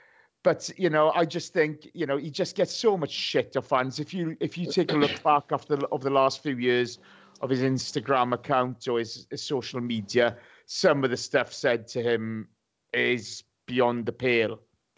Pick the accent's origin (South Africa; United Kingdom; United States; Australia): United Kingdom; Wales; If, as a Welsh football fan, if I was him, I'd go.